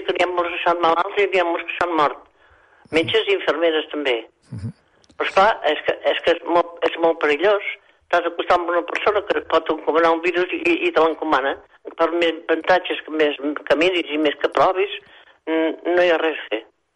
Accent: Olot, Catalonia, Spain; Com que jo soc d'Olot, vaig anar a la residència

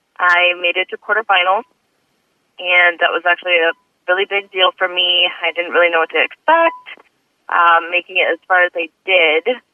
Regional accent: Holland, Michigan, United States; I'm from Holland, Michigan. I'm a 34-year-old mother

